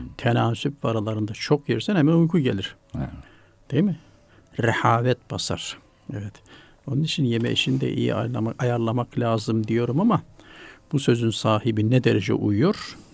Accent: Tokat, Turkey; kendi memleketim olan Tokat'la ilgili defterleri bildiğim kadarıyla bir kısmı yayınlandı

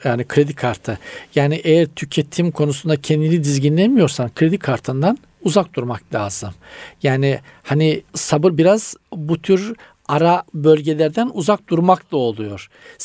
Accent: Black Sea Region, Turkey; Biz Karadeniz'de daha çok hamsi ve istavrit diyeriz.

